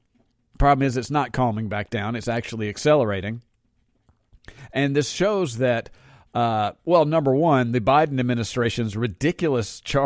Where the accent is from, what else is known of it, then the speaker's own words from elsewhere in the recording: United States; I think about my childhood here growing up in the United States.